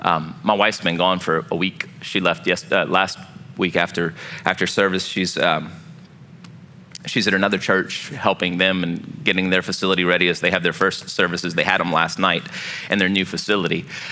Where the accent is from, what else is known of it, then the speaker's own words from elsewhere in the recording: Louisiana, United States; I grew up, we didn't call them goosebumps because I grew up in Cajun land.